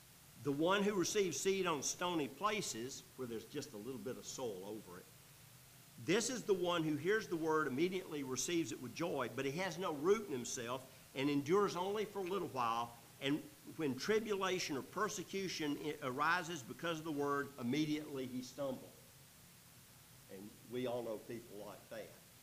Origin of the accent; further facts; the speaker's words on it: Atlanta, Georgia, United States; Not that I know a lot about agriculture. I'm from Atlanta. We used to think that beans grew in cans